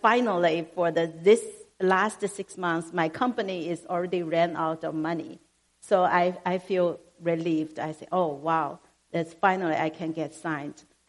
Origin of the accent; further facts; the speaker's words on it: Ningbo, Zhejiang, China; English is a second language; I was born in China. It's not a very small town, but very close to Shanghai, because it's in Ningbo. And I went to college called Fudan University in Shanghai.